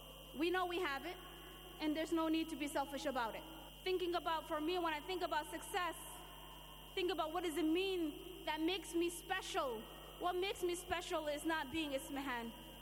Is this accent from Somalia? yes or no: yes; Somalia; Or what's going on in my home country of Somalia?